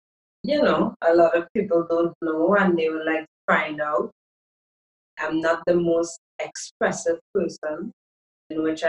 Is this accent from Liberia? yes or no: no; Trinidad & Tobago; I'm also from Trinidad too